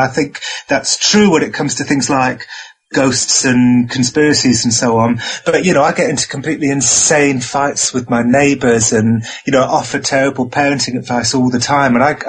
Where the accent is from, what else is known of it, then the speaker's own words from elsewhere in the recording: Cardiff, Wales, United Kingdom; now in London, United Kingdom; I'm from Cardiff in Wales.